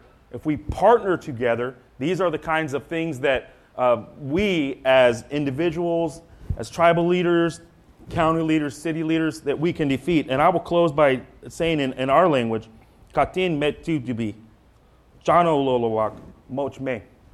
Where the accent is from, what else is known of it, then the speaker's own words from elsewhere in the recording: Santa Rosa, California, United States; By the way, I grew up on Orchard Street, Santa Rosa High School. Go Panthers.